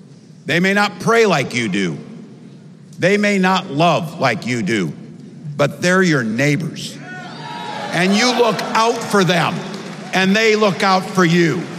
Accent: Butte, Nebraska, United States; Now, I grew up in Butte, Nebraska, a town of 400 people. I had 24 kids in my high school class, and none of them went to Yale.

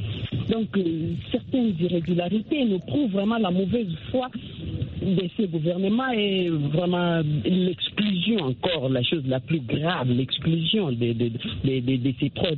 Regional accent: DR Congo; je viens d'être en contact avec ceux qui sont à Kinshasa, parce que je suis congolais

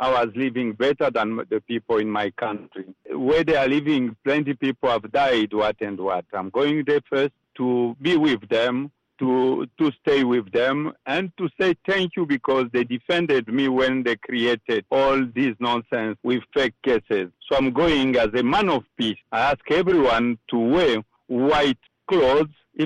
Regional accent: DR Congo; English is a second language; I'm Congolese. I was born in Congo. I grown up in Congo. My mother, she was Congolese.

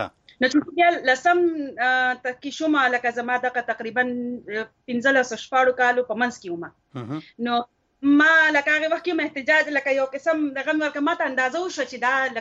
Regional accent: Karachi, Sindh, Pakistan; زه په کراچۍ کې پیدا لوی شوې وم

